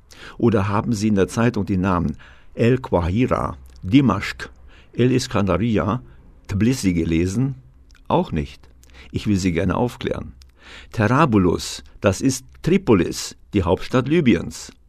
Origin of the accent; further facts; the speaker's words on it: Rosenthal, Silesian Voivodeship, Poland; born there; Geboren wurde ich übrigens in dem kleinen schlesischen Gebirgsdorf Rosenthal. Dieser, mein Heimatort, wird für mich und meine Landsleute jedenfalls nie Ružanka, sondern immer Rosenthal heißen.